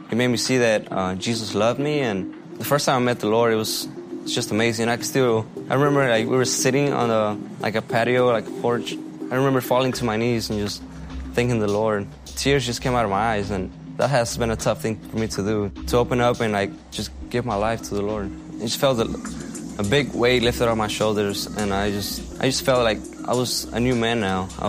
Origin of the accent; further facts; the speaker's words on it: Dallas, Texas, United States; Growing up in East Dallas, it was a little tough and not safe at times.